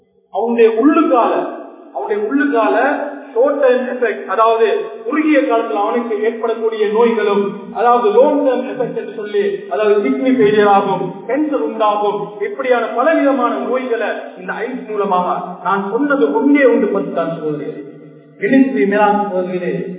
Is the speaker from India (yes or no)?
no; Colombo, Western Province, Sri Lanka; நான் கொழும்பை சேர்ந்தவர்